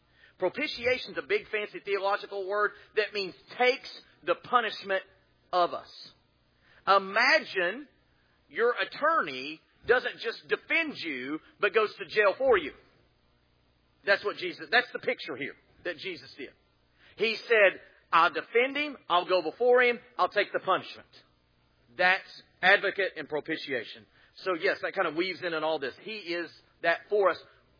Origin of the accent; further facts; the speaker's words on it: Texas, United States; You know, I grew up in Texas where A&M had that huge bonfire.